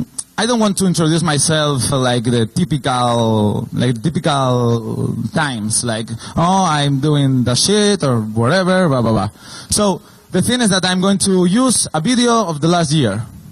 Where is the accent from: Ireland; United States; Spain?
Spain; English is a second language; We are from Spain, okay? This is important to understand the jokes and these kind of things.